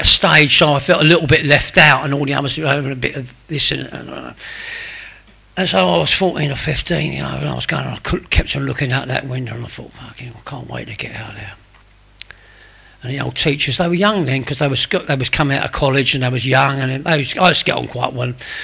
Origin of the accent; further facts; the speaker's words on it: London, United Kingdom; born there; I was born in West London, you know, my parents were Irish. They came over here after the war, they both lost brothers in the war, and I was born in London in 1952, the 4th of April 1952.